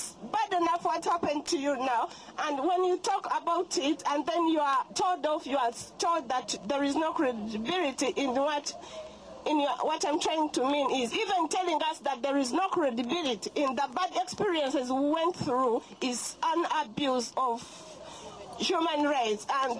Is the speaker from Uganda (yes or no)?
yes; Uganda; I come from Uganda. I was detained in Yellswood for 6 months. I've been in this country for 5 years.